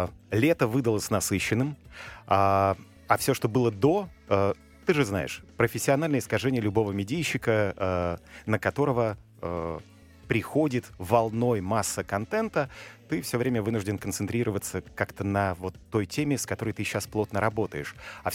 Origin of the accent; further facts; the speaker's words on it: Urals, Russia; я изначально с Урала, я нормально, не из мерзливых